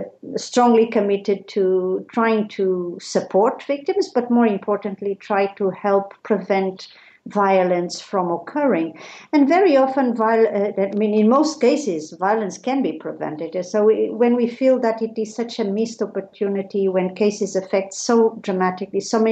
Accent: Portugal; I'm a lawyer. I'm from Portugal originally, and I have been dealing with children's rights for a number of years.

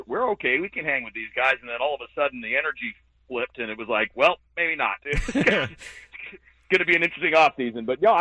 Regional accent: Detroit, Michigan, United States; You know, I grew up in Detroit, actually, and I used to listen to the Cardinals games on KMOX and listen to Jack Buck when I was a little kid.

